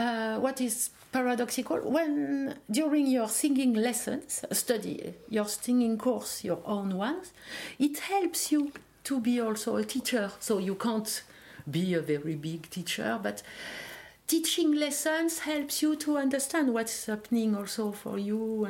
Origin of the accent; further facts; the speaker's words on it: Pays de la Loire, France; also born or lived in Brittany; I am from Brittany, from Morbihan. My father was from Morbihan, and all the family was in Morbihan, but I have spent a lot of part of my childhood in Loire-Atlantique. I should say my childhood till the age of 30, but it's always a long childhood.